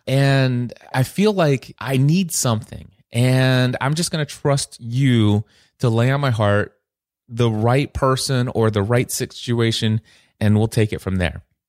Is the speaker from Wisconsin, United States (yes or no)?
no; Kentucky, United States; Well, if it were here in my hometown in Northern Kentucky, wouldn't have been that big of a deal.